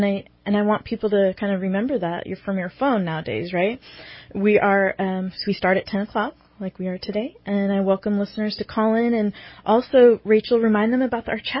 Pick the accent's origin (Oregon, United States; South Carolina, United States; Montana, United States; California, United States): California, United States; So I will especially want to get my digs on being a Californian against AB 2109